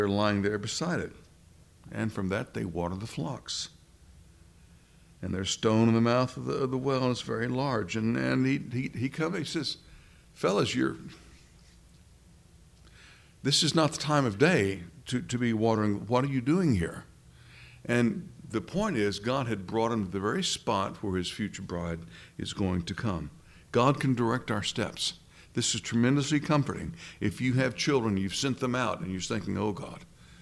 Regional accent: Tennessee, United States; You know, I'm from Tennessee and Billy's from Alabama.

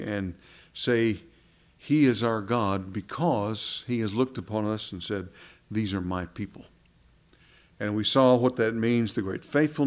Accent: Texas, United States; I thought, oh, come on. We're from Texas. And she went on about how much she loved our accent.

